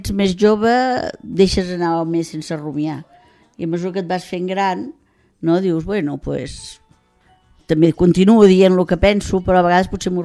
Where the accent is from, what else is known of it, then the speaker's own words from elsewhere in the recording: Tarragona, Catalonia, Spain; born there; A Tarragona. Tarragona capital.